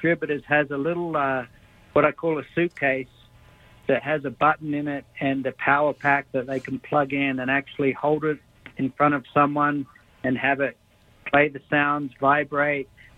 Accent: Australia; I'm from Australia originally, and actually we've had these signals in Australia as long as I can remember.

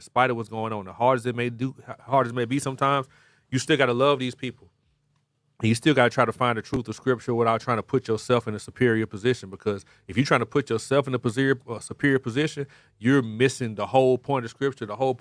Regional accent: Birmingham, Alabama, United States; I'm from Birmingham. You know what I'm saying? Like, we don't really have that.

